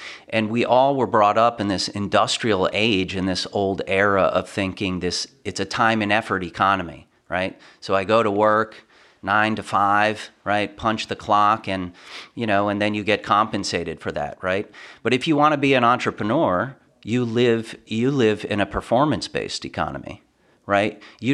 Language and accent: English; Connecticut, United States; Yeah, so I grew up in Connecticut in a typical middle-class family